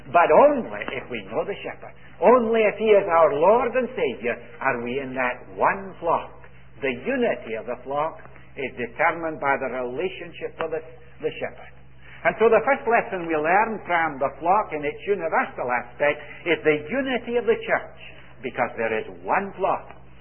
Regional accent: Toronto, Ontario, Canada; I come from Toronto.

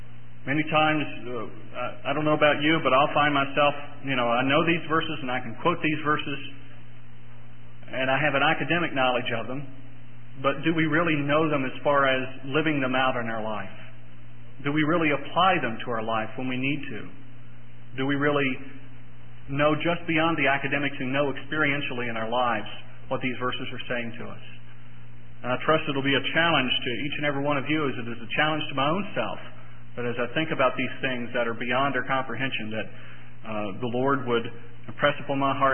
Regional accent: West Virginia, United States; we heard it a lot growing up in West Virginia

